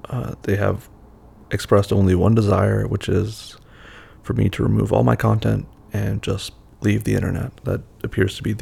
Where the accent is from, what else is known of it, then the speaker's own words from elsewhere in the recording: the South, United States; I grew up in the South. I am a person of color. I am mixed.